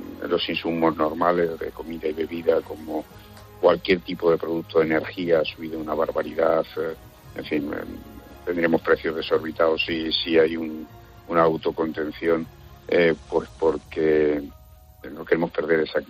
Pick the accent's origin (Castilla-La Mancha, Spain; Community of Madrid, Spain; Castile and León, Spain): Community of Madrid, Spain; now in Seville, Spain; Yo no soy sevillano, llevo muchos años, yo soy madrileño, llevo muchos años aquí en Sevilla.